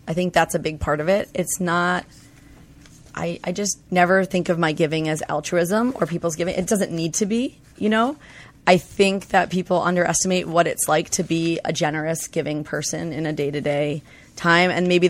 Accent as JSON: {"language": "English", "region": "New York", "country": "United States", "said": "I'll wear black all the time. I'm from New York."}